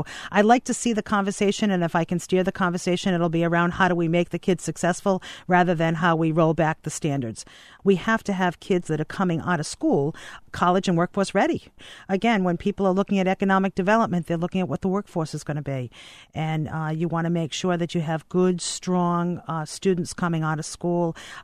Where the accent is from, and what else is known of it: Cranston, Rhode Island, United States; born or raised there